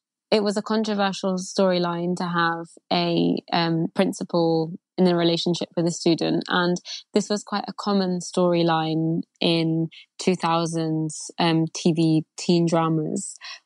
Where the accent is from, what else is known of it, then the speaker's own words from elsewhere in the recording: London, United Kingdom; from London.